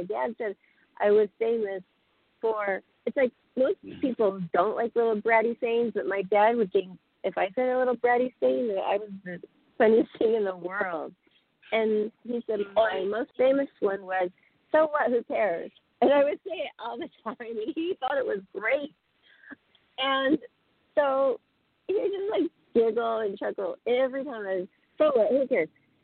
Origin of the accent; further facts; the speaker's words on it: Pacific Northwest, United States; I'm not a Southern girl. I'm from the Great Northwest. You know, I worked in salmon canneries in Alaska.